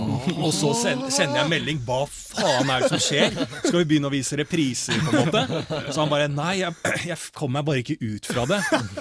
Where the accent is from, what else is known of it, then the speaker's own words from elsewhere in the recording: Bærumsverk, Akershus, Norway; also born or lived in Finland; og vokst opp med beste vestkant i Bærum. Jeg har vokst opp på Bærumsverk